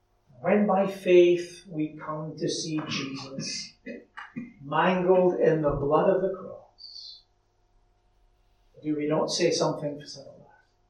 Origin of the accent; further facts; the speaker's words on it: Lesmahagow, Scotland, United Kingdom; There's an old path not far from where I grew up in Lismahago that runs over the moor to Muirkirk in Ayrshire.